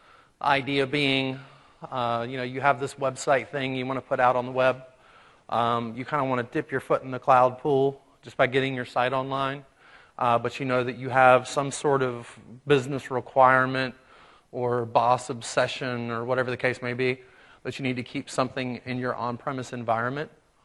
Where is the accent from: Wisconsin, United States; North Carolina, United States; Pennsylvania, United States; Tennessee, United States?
North Carolina, United States; now in Washington, United States; And again, I am originally from North Carolina, hence the funny accent. I only say it's funny because that's what people in Washington tell me.